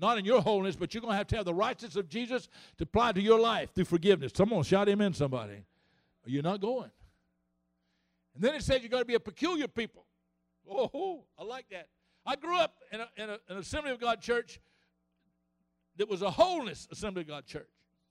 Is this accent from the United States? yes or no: yes; Florida, United States; I'm from Florida. And when I go back home, I have trouble eating because they have ruined me in Louisiana.